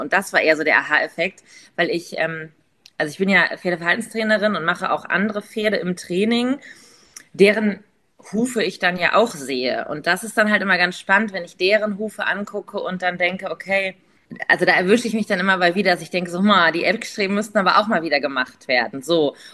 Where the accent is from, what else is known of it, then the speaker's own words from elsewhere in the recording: Hanover, Lower Saxony, Germany; also ich komme aus Hannover